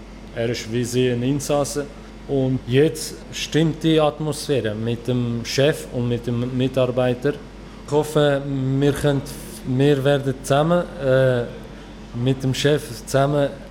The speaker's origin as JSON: {"language": "German", "country": "Turkey", "moved": "yes", "lives_now": "Germany", "said": "Ich komme aus der Türkei und bin Kurde. Und bin seit 1,5 Jahren"}